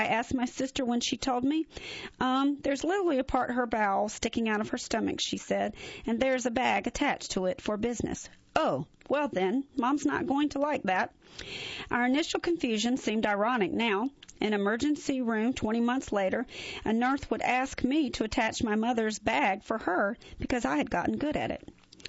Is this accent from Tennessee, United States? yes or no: no; Dover, Ohio, United States; When I'm in my hometown of Dover, Ohio, I can't leave the house without running into at least one person